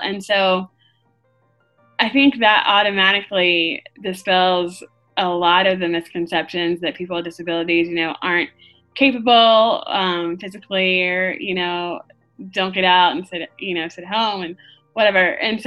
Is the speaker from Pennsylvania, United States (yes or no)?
no; Roswell, Georgia, United States; now in Nashville, United States; I grew up in Roswell, Georgia, just outside of Atlanta. I've lived in Nashville since 2004